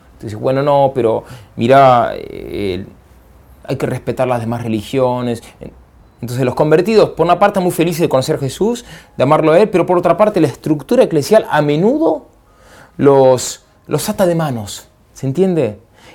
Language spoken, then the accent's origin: Spanish; Argentina; born there; Y ese grito también se repite en Argentina, en mi tierra natal.